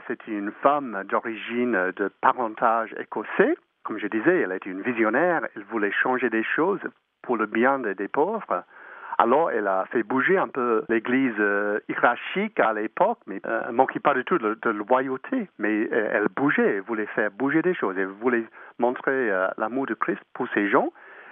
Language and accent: French; Australia; Moi, je suis né en Australie. Ma famille est arrivée en 1841 d'Irlande et d'Angleterre.